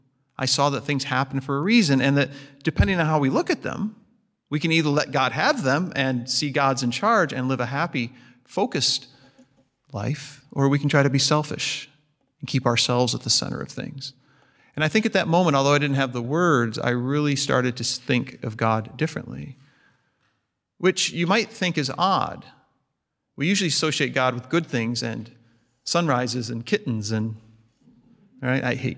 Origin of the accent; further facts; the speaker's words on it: Michigan, United States; I grew up in Michigan. I'm the youngest of eight.